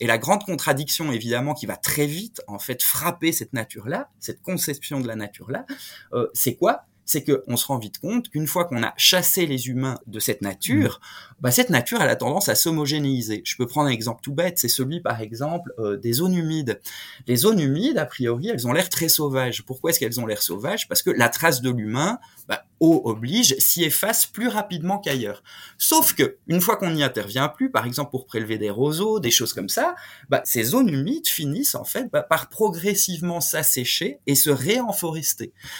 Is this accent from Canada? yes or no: no; Liège, Wallonia, Belgium; il y en a eu une à Liège, comme je suis liégeois